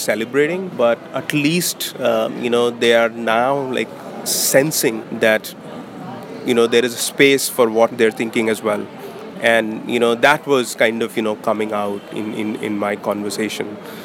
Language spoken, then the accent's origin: English; India; coming from a small town in India.